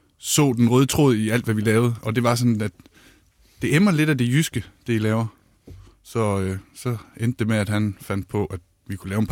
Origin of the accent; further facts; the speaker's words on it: Tarm, Central Denmark Region, Denmark; Ja, jeg er fra Tarm, ude vestpå.